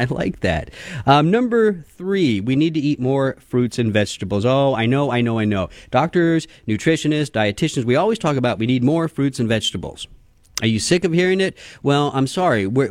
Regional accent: Texas, United States; Love spicy foods. I'm from Texas.

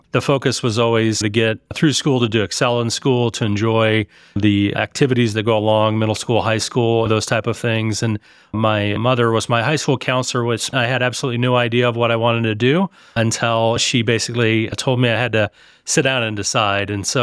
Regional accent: Missouri, United States; I grew up around Lake of the Ozarks. So Lebanon, Missouri is where my family traces our roots

